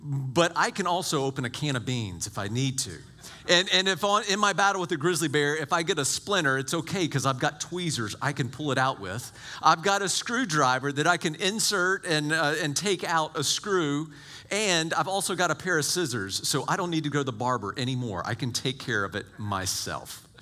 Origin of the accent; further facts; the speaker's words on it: Macon, Georgia, United States; I grew up in Macon, Georgia. All right, we got a little bit of redneck in me.